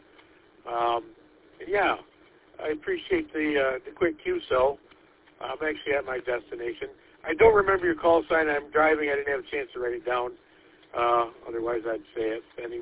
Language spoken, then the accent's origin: English; Portland, Michigan, United States; little town of Portland, so it makes it a whole lot easier for me to break into this system here in my hometown.